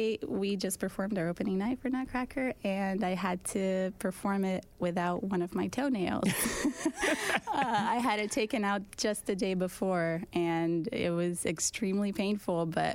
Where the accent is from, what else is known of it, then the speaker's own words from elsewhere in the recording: Brazil; I'm originally from Brazil